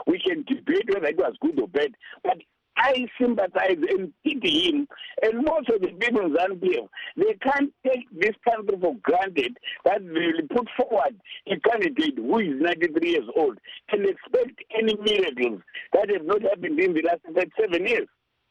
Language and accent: English; Kwanda, Zimbabwe; over the weekend I was in my hometown of Kwanda and in the surrounding area.